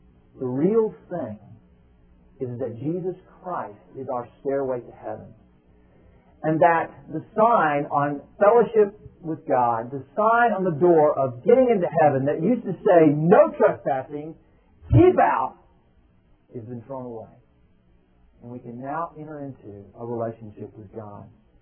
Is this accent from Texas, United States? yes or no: yes; Texas, United States; You know, I grew up in Texas, and a big Dallas Cowboys fan.